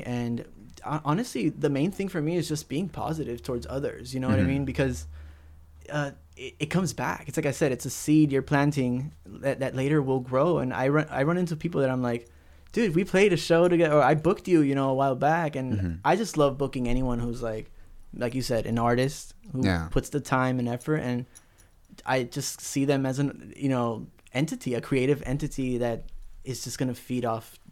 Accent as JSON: {"language": "English", "town": "Los Angeles", "region": "California", "country": "United States", "said": "Yeah, so I'm originally from Southeast LA. Uh-huh. I was actually like, I just drove by Whittier. I was born right here in the doctor's hospital on Whittier Boulevard."}